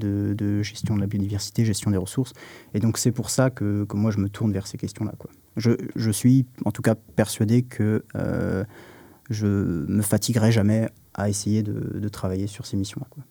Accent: Rennes, Brittany, France; Donc pour le coup, moi, je suis rennais, donc c'est le territoire rennais.

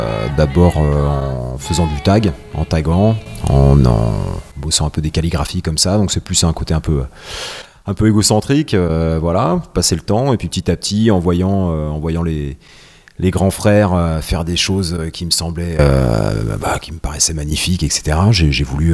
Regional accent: Rennes, Brittany, France; Ouais, du coup, Rennes, c'est la ville où j'ai grandi, où j'ai commencé le graffiti. Donc, je suis parti de France pendant 15 ans. Et quand je suis revenu il y a 3 ans, c'était pour moi une évidence de revenir à Rennes

